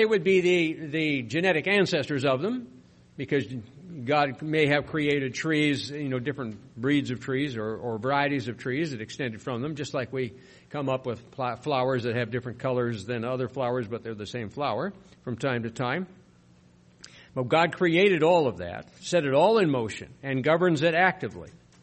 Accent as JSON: {"language": "English", "region": "South Dakota", "country": "United States", "tie": "born or raised there", "said": "I grew up in South Dakota, and we had a lot of rattlesnakes."}